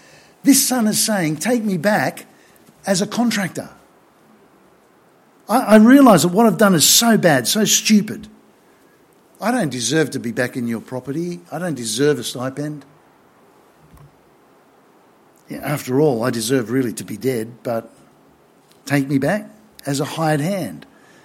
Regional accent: Australia; I'm an Australian man.

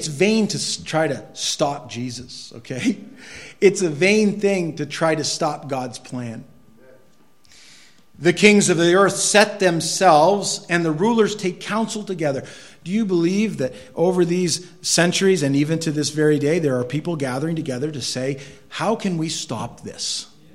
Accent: United States; I'm glad for the freedoms I have enjoyed in my life as an American

